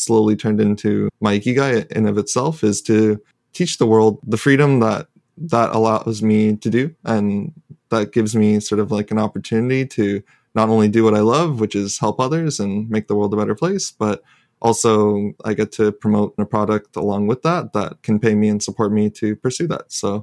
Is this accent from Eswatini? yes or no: no; Japan; I grew up in Japan where Buddhism is so big and everyone's meditating